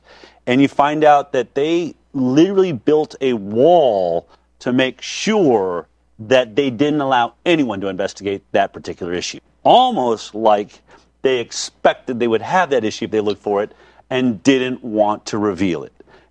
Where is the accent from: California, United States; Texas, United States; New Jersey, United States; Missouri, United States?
California, United States; Hollywood; My friends, I come from Hollywood, they can't get onto a film set without being PCR tested every single day.